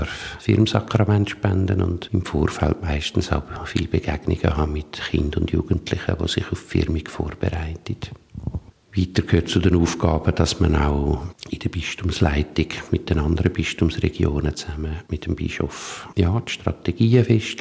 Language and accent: German; Alpnach, Obwalden, Switzerland; Ich bin in Alpnach aufgewachsen, in Obwalden, habe Theologie studiert, hier im St. Luzi und in Rom.